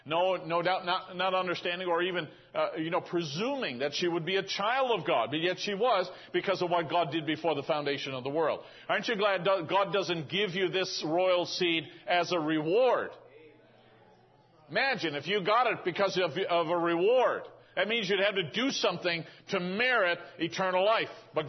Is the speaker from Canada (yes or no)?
yes; Canada; born there; Because I came from there. I was born on Canadian soil.